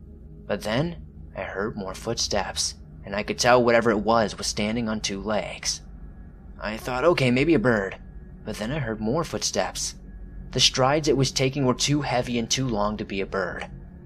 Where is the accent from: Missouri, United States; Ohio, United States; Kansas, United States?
Kansas, United States; Shallow Water; I grew up in Shallow Water, Kansas. It's a quiet town with not many people living there, back then and far less living there now.